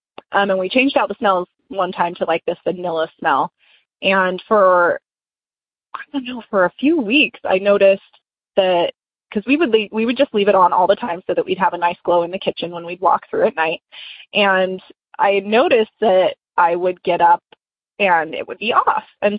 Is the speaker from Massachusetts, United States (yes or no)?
no; Texas, United States; I'm from Texas.